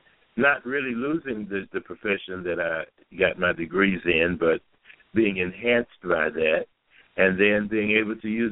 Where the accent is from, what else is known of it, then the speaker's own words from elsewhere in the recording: Paris, Tennessee, United States; also born or lived in Henry; I was born in West Tennessee, in a little town called Henry. Maybe 200 people live there, if that many. And then I moved to a bigger town called Paris, Tennessee.